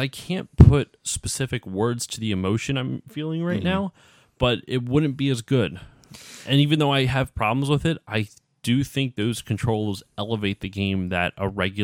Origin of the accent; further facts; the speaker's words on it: Philadelphia, Pennsylvania, United States; I've said before, like, I'm from the Philly area. I should just drive down.